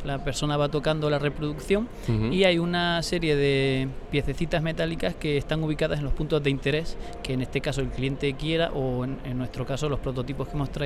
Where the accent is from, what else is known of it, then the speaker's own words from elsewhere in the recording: Andalusia, Spain; vengo de la provincia de Granada.